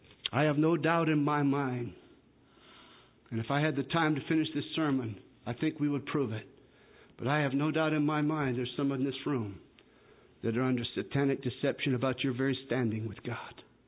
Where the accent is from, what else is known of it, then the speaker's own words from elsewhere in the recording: United States; And I know I'm American, it's in my blood, and I just love America.